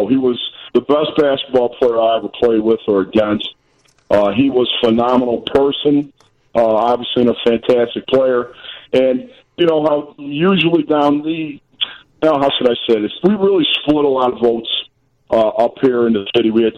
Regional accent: Chicago, Illinois, United States; For sure, yeah. My dad refereed a lawyer's league at the Settlement House on Western and Halstead Avenue.

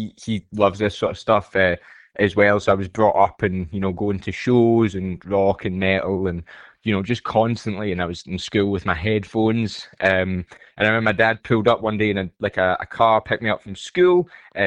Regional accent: Queensland, Australia; me personally, I grew up in Queensland.

